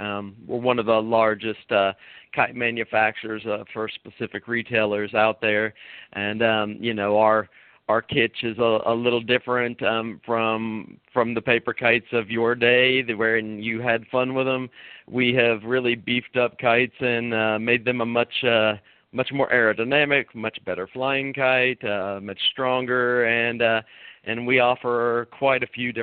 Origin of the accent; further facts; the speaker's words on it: Portsmouth, Ohio, United States; Well, I grew up here in Portsmouth. I traveled about a bit, but went to University of Cincinnati, came back and finished up my degree here at Shawnee State.